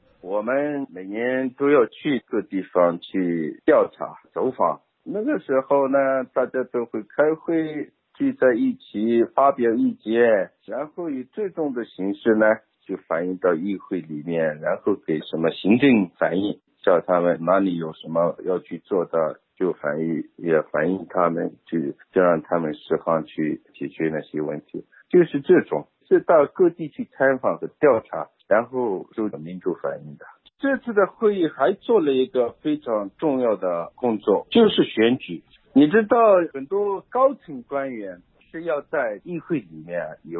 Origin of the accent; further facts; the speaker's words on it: Tibet, China; 我呢来自西藏，我身在西藏